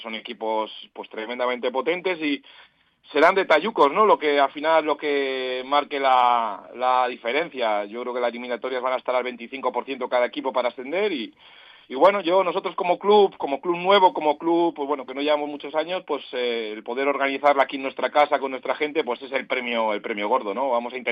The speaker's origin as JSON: {"language": "Spanish", "region": "Cantabria", "country": "Spain", "said": "mi tierra, mi mar, mi Racing también, así que, bueno, muy muy cántabro y eso, bueno, lo llevo la sangre y eso no va a cambiar esté donde esté."}